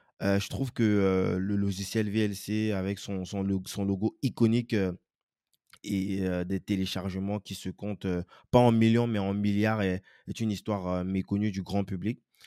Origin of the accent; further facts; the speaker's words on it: Cameroon; moved away; Quand j'étais encore dans mon pays natal, au Cameroun